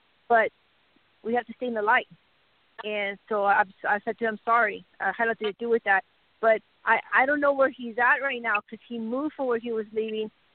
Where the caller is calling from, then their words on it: Colorado, United States; Colorado.